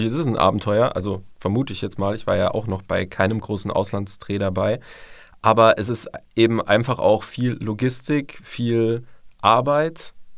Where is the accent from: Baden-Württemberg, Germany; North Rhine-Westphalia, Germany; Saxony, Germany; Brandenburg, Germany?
Baden-Württemberg, Germany; St. Georgen; Ich komme aus St. Georgen im wunderschönen Schwarzwald.